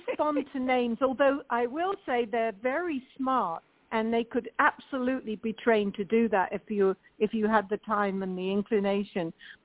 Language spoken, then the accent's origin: English; Bristol, South West England, United Kingdom; now in San Francisco, United States; I was born in Bristol in England, which has a lot of parallels to where I am now in San Francisco, because both have suspension bridges and both are ports.